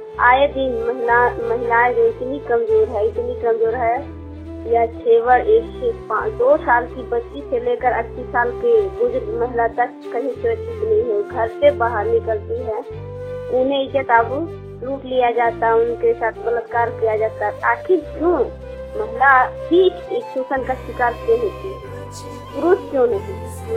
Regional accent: Vishnugarh, Jharkhand, India; मैं विष्णुगढ़ की रहने वाली हूँ।

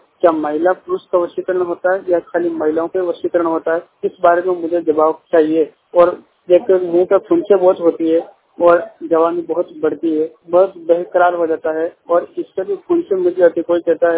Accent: Rajasthan, India; जिला चित्तौड़गढ़ तहसील निमाड़ा गांव का रहने वाला हूँ।

